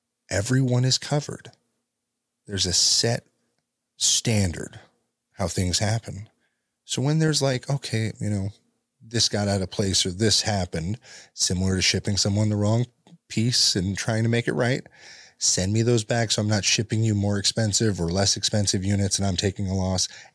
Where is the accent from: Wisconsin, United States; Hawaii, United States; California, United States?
California, United States; Now, if it was me, I'm from California, I've dealt with the streets.